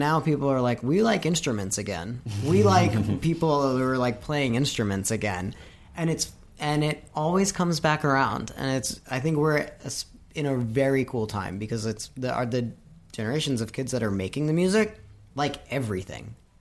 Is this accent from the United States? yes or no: yes; Tucson, Arizona, United States; I mean, I grew up in Tucson, so like everybody just did.